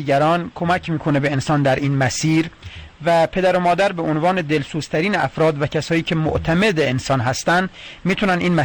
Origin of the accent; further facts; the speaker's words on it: Darab, Fars, Iran; من خودم اصلا شیرازی هستم، شهرستان داراب. البته خب چون داماد شمالی ها شدیم از شهرستان بابل، بخش بندپی شرقی، روستای تشون